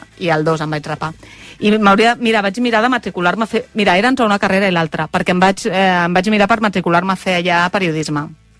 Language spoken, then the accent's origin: Catalan; Badalona, Catalonia, Spain; Soc molt badalonina, eh? M'agrada bastant més... I sóc molt de Port de la Selva.